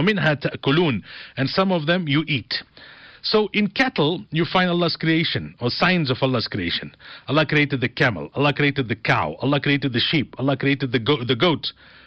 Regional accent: Marikana, North West, South Africa; When I was growing up in Marikana, it was quite a normal thing.

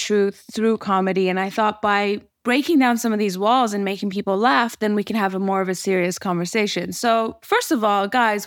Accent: Toronto, Ontario, Canada; I grew up in Toronto.

